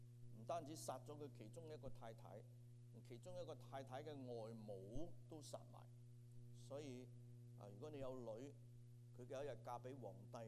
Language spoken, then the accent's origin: Chinese; China; 即好像我们中国人说有杀错就怎样，没有放过。